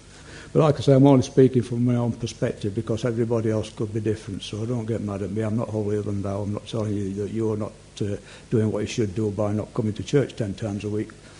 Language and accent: English; Yorkshire and the Humber, United Kingdom; accent: Yorkshire; I knew God before I knew the Yorkshire dialect. So English is my first language. I came out of hospital, and that's when I learned how to speak with a broad Barnsley dialect